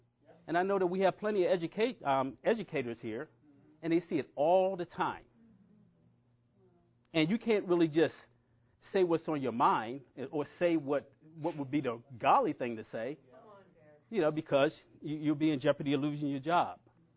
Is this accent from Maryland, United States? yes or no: yes; Baltimore, Maryland, United States; I'm originally from Baltimore, and public transportation is huge there.